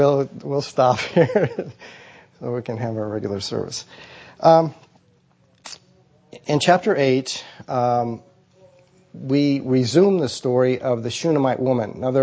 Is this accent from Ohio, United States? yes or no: no; Nebraska, United States; I'm thinking of this as like, I'm from Nebraska.